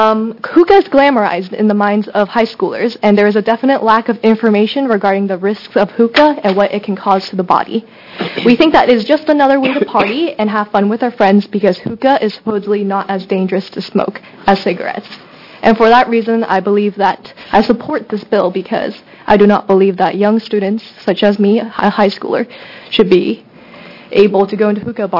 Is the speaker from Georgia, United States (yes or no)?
no; Beaverton, Oregon, United States; I am a junior at Beaverton High School. I come from Beaverton, Oregon.